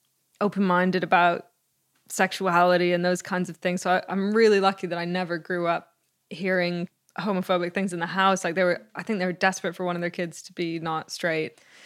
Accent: Canada; born there; I was born later in Canada, but Greece was every summer

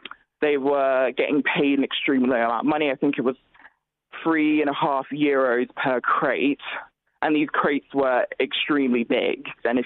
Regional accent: Nigeria; I'm also originally from Nigeria

